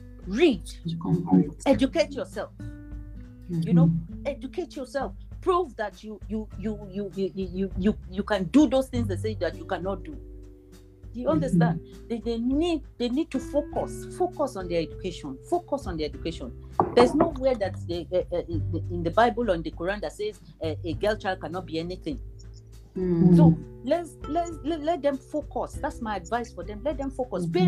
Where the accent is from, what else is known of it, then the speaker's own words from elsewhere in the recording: Katsina, Katsina State, Nigeria; I grew up in Katsina. I got married from Katsina. I lived in Katsina with my grandmother.